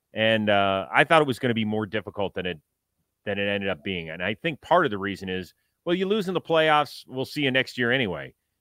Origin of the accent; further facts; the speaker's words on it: Cleveland, Ohio, United States; I grew up in the Midwest, right? I'm a Cleveland, Ohio guy